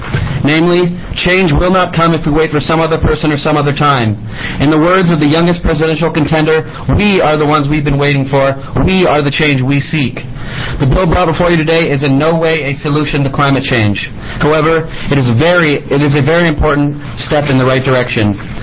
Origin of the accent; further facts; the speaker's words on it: Eugene, Oregon, United States; I'm from Eugene.